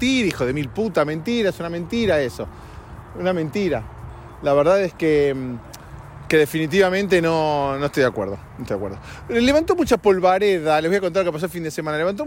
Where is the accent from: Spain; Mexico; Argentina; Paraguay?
Argentina; now in Los Angeles, United States; acá en Estados Unidos, por lo menos acá en Los Ángeles, a diferencia de mi país de origen, Argentina